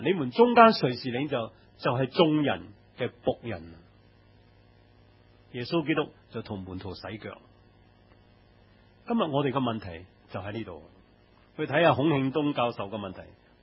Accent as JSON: {"language": "Cantonese", "country": "Hong Kong", "said": "佢唔系我哋播道会嘅，佢唔系我哋香港人嘅"}